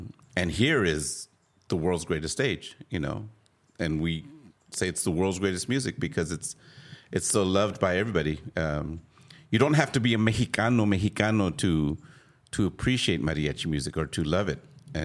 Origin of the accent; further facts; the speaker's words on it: San Antonio, Texas, United States; born there; Well, you know, I'm a Texan, Tejano. I was born in San Antonio.